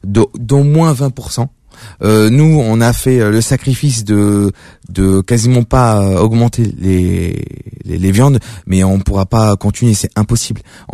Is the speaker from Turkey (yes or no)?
no; Tunisia; Ouais, on est tunisien.